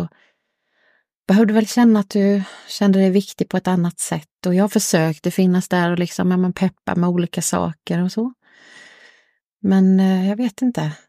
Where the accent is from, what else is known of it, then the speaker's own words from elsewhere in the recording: Malmbäck, Jönköping County, Sweden; Jag är uppvuxen här i Malmbäck